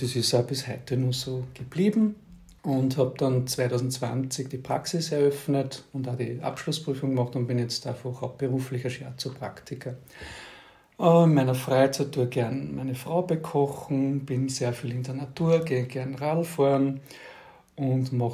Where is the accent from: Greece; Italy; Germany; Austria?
Austria; St. Pölten, Lower Austria; born there; Also ich bin gebürtiger St. Pöltener. 1968 habe ich das Licht des Lebens erblickt und lebe jetzt wieder in St. Pölten.